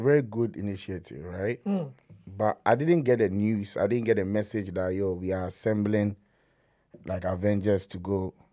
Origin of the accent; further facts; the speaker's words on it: Ghana; English is a second language; That'd be where I'm from Ghana. Definitely the language being instilled in me, you get me?